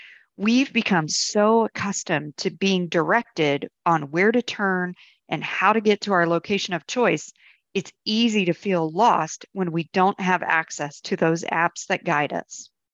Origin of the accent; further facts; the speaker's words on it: Leinster, Ireland; born there; Wicklow Mountains lie just outside Dublin in Ireland. It is an area of wild beauty, a place to which, as an Irishman born near there, I return as often as I may.